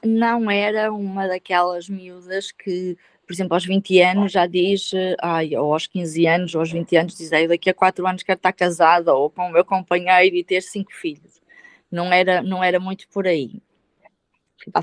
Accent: Santa Maria da Feira, Aveiro, Portugal; Eu trabalho no Porto, sou de Santa Maria da Feira

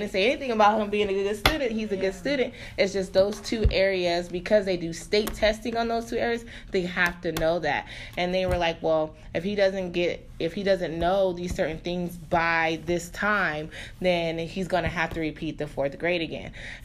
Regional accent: Los Angeles, California, United States; I know that I did experience going to a Catholic school when I was growing up in Los Angeles.

